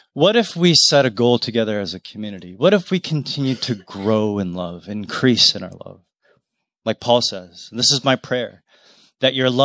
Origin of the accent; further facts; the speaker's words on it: Canadian Rockies, Canada; I grew up in the Canadian Rockies. So when I was young, I could see the Rocky Mountains from my bedroom window.